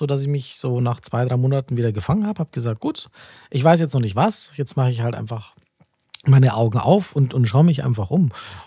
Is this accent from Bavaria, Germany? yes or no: yes; Geretsried, Bavaria, Germany; In Geritzried. Das ist eine Kleinstadt.